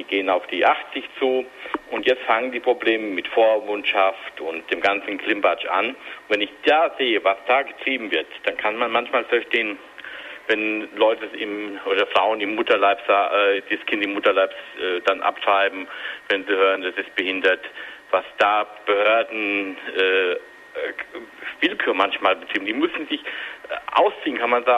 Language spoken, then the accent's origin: German; Hesse, Germany; ich komme aus der Nähe von Limburg an der Lahn